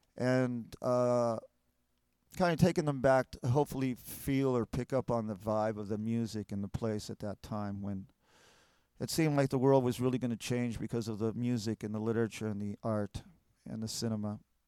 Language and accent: English; Huntington Beach, California, United States; I mentioned that I was from Huntington Beach, and I got all these callers telling me that I sucked because of it.